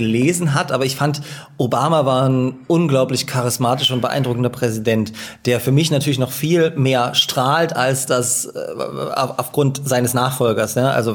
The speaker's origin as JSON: {"language": "German", "town": "Dresden", "region": "Saxony", "country": "Germany", "said": "Und ich komme ja auch aus Dresden und ne, Osten und so"}